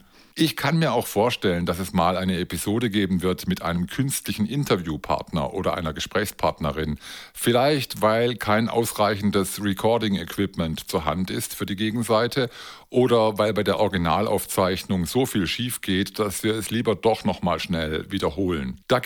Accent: Baden-Württemberg, Germany; accent: Swabian; Ich spreche Schwäbisch und höre Hochdeutsch.

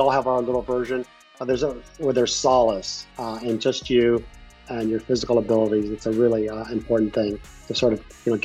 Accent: California, United States; But there's just local spots that I grew up in California.

